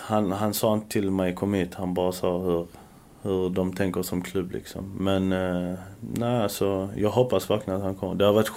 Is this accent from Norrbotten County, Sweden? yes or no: no; Helsingborg, Skåne, Sweden; Sen kommer jag från Helsingborg också.